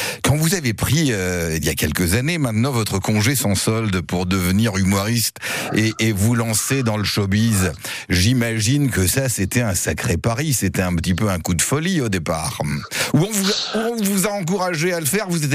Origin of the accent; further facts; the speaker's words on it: Linselles, Hauts-de-France, France; born there; je suis né à Linsel, dans le Nord, à côté de Lille.